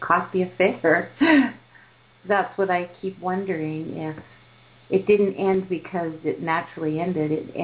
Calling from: Canada; I'm calling from Canada.

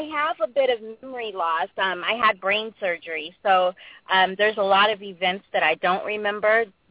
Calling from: California, United States; I'm calling from California.

